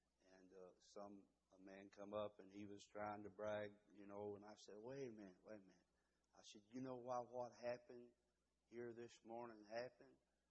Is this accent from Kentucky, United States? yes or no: yes; Kentucky, United States; I'm from Eastern Kentucky, and I'm not ashamed of that. That's who I am.